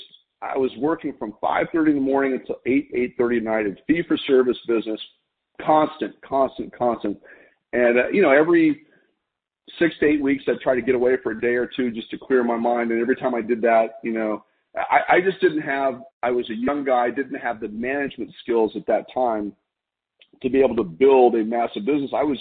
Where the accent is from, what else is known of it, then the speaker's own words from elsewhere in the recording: El Paso, Texas, United States; I grew up in El Paso, Texas.